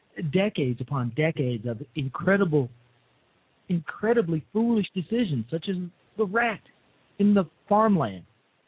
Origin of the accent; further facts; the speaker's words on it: Chicago, Illinois, United States; I mean, I'm from Chicago, not from Pennsylvania, the pretty much the birthplace of the modern steel mill.